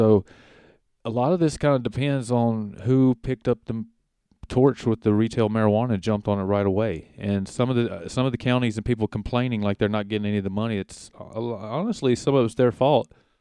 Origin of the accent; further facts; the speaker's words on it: Alabama, United States; I'm from Alabama, so I know people that are arrested with like a roach or some residue in the bottom of a baggie.